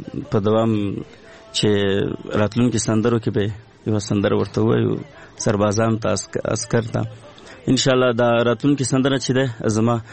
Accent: Paktia, Afghanistan; زه د لوی پکتیا یم او د سید کرم ولسوالي کلمو کوسین ده

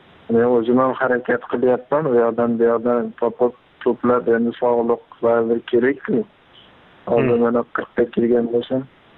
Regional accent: Andijan Region, Uzbekistan; born there; Andijon viloyatida tug'ilganman.

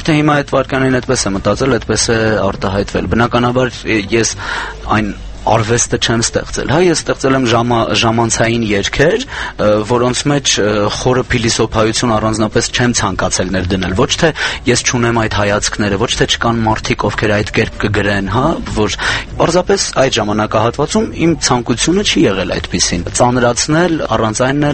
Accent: Vardenik, Gegharkunik, Armenia; Ես Վարդենիկից եմ, Մարտունու շրջանի Վարդենիկ գյուղից

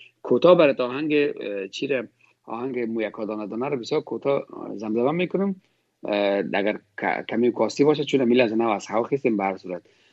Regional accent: Afghanistan; moved away; ما والا از این خود افغانستان هستم، از این هر ولایت افغانستان هستم. من زمان که از افغانستان میبرم آمدم، افغانستان 28 ولایت داشت، من از 28 ولایت هستم.

